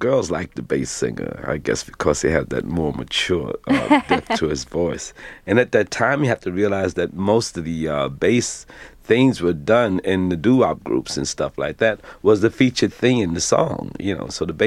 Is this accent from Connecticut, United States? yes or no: no; New York, United States; also born or lived in Henderson, North Carolina; I was born in Henderson, North Carolina, so I wasn't familiar with the street singing thing until I came to New York, which I was about 11 years old when my parents first moved to New York.